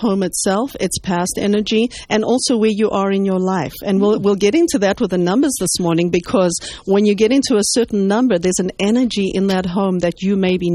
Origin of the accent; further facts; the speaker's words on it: Zimbabwe; now in Canada; So my background is I'm originally from Rhodesia, Zimbabwe as it is now. Came to Canada many years ago, so I consider myself more of a Canadian than an African now, although they tell me I haven't lost the accent.